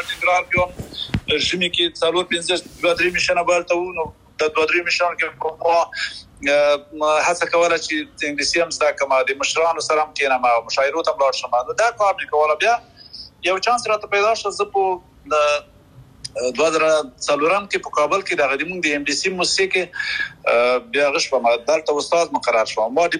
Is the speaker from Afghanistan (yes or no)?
yes; Paktia, Afghanistan; now in United Arab Emirates; زه خو خپل د پکتیا دی